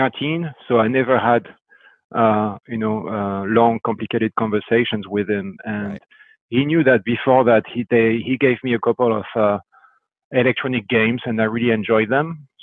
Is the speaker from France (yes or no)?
yes; France; English is a second language; So the beginning was in France, I guess with my accent, it's no surprise.